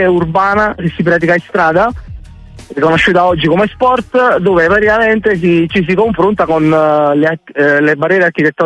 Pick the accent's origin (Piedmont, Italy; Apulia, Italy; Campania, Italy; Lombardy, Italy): Campania, Italy; Barra; sono di Barra, originario di Barra.